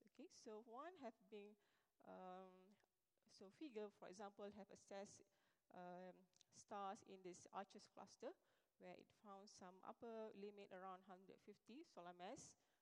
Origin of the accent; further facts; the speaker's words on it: Malaysia; Okay, so well, I'm from Malaysia.